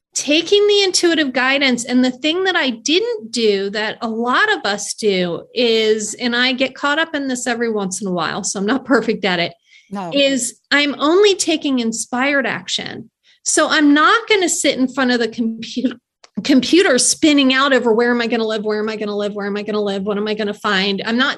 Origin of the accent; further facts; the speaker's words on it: Baltimore, Maryland, United States; now in Knoxville, United States; I'm going from Baltimore, Maryland, down south is what I was told.